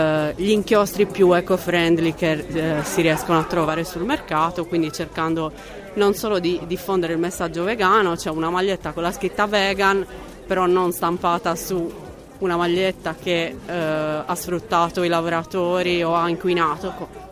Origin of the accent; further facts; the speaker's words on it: Olbia, Sardinia, Italy; also born or lived in Tuscany; Io sono sarda di Olbia, ho vissuto tanti anni in Toscana